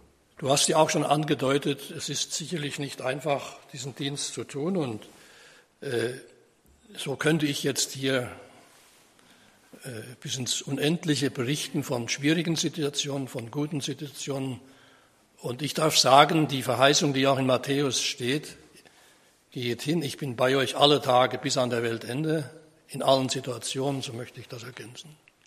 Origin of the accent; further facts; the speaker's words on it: Damshausen, Hesse, Germany; born there; Ich bin geboren in Damshausen, bin verheiratet mit meiner lieben Frau Karin. Wir wohnen in Friedensdorf